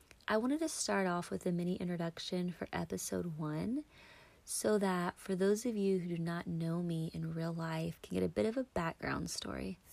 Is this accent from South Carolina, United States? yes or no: no; Hartford City, Indiana, United States; So we grew up in Hartford City, which is a little town in Indiana.